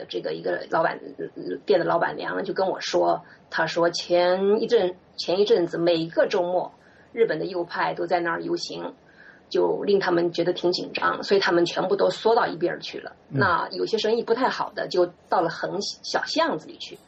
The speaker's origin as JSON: {"language": "Chinese", "country": "China", "said": "因为可能我是中国人，"}